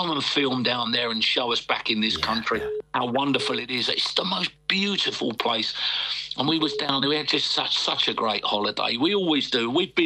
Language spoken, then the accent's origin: English; Ireland; your great-grandfather came over and I suppose that makes you as much a paddy as me